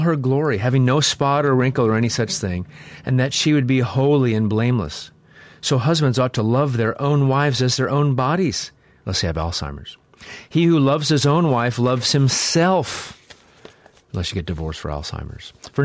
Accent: Midwest, United States; they spoke like I remember people spoke when I grew up in the Midwest.

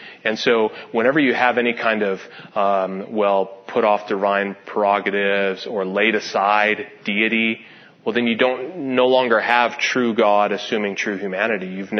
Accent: California, United States; Go easy on me. I'm a Californian. We're nice. Kind of.

